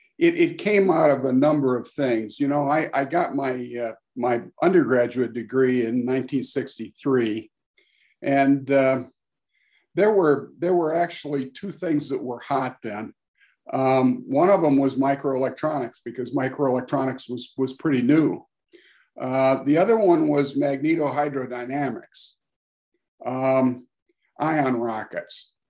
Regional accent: Michigan City, Indiana, United States; I grew up in Michigan City, Indiana, which at that time was about 20,000 people in a kind of a resort town on Lake Michigan.

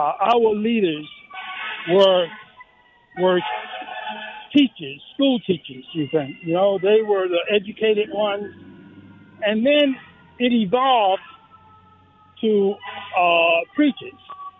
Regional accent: Southern United States, United States; I grew up in the South, and they had an area in the South that they called the quarters.

